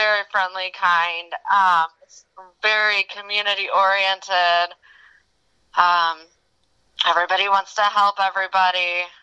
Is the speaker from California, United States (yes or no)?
no; Shelbyville, Indiana, United States; now in Indianapolis, United States; Well, I was born in Shelbyville, Indiana, and in about 2007, my oldest son and myself moved to Indianapolis.